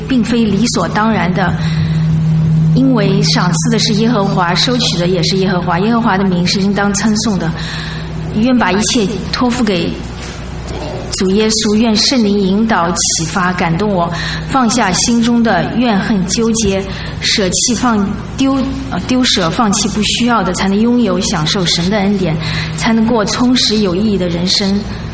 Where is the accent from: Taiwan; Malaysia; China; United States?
China; 我来自中国大陆，从小到大都在无神论的环境下长大，受的都是无神论教育。